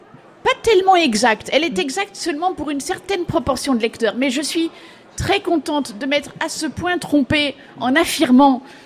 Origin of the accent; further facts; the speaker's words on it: Belgium; Vous savez que je viens de Belgique.